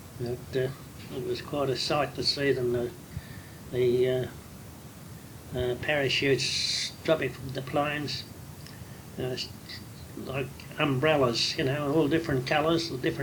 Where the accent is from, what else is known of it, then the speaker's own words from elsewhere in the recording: Mount Waverley, Victoria, Australia; born there; I was born in Mount Waverley